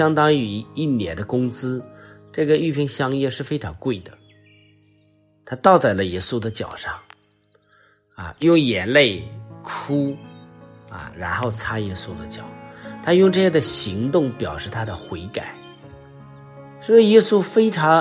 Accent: China; 有时候我们中国人说拿人家的手短吃人家的嘴短啊

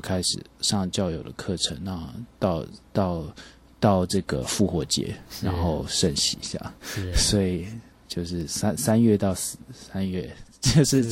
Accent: Taiwan; also born or lived in United States; 我是在美国，我们在美国念

